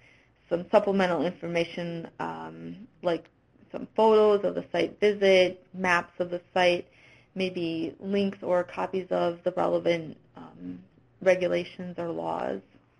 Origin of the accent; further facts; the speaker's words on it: Minnesota, United States; I haven't come across any in my home state of Minnesota yet.